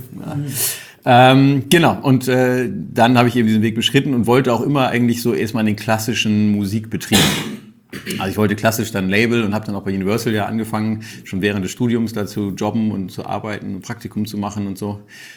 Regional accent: Hamburg, Germany; Ich bin Hamburger

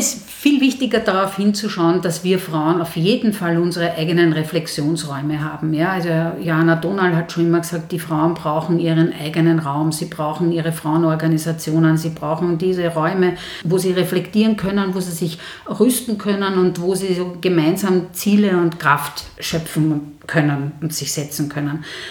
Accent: Vienna, Austria; Wir kommen aus Simmering.

